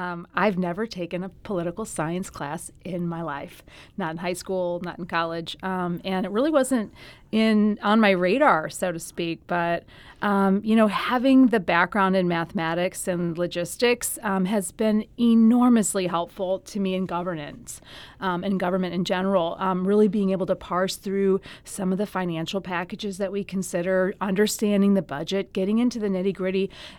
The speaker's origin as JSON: {"language": "English", "town": "St. Louis", "region": "Missouri", "country": "United States", "tie": "born or raised there", "said": "Well, I'm a lifelong St. Louisan. I was born down in South St. Louis. I actually grew up a large part in unincorporated St. Louis County."}